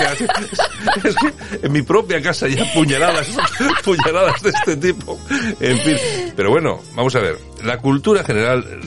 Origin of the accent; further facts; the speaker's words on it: Spain; aquellos que nos consideramos españoles.